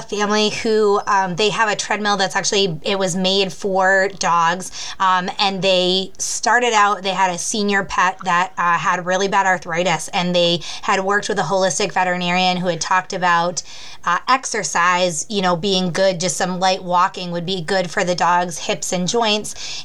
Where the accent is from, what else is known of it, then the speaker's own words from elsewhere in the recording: Maine, United States; We actually, I was born and raised in Maine, so we're used to the harsh winters